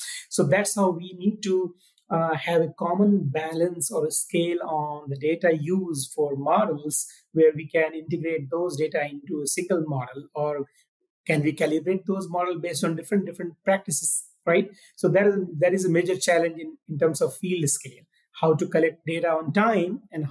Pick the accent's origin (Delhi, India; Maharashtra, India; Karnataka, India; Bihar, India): Bihar, India; Madhubani; moved away as an adult; now in Mississippi, United States; I'm from a state called Bihar in India, and my hometown starts from M, Madhubani. And M to M, and now Mississippi, so it's a great journey for me.